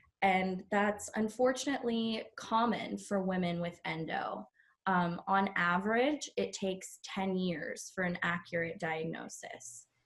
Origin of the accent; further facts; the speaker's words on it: Pittsburgh, Pennsylvania, United States; I'm from Pittsburgh, Pennsylvania. I'm 24 years old and a registered nurse